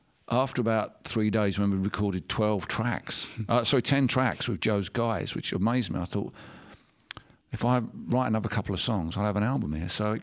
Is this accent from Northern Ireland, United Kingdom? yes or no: no; London, United Kingdom; particularly in my own backyard, in the town where I grew up in East London.